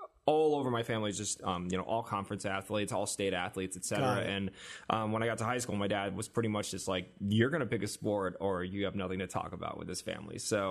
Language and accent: English; South Korea; but I'm from Korea and I'm actually Korean, was really confusing to people.